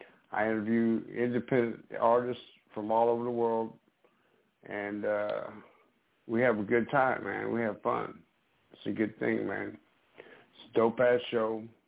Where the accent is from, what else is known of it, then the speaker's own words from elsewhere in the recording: Minneapolis, Minnesota, United States; First off, I'm from Minneapolis, St. Paul area.